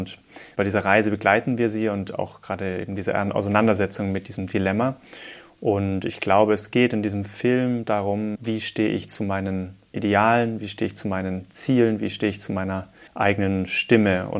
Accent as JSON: {"language": "German", "town": "Stuttgart", "region": "Baden-Württemberg", "country": "Germany", "tie": "born or raised there", "moved": "as an adult", "lives_now": "Norway", "said": "Ursprünglich bin ich aufgewachsen in Stuttgart. Da habe ich auch gelebt, bis ich 18, 19 war."}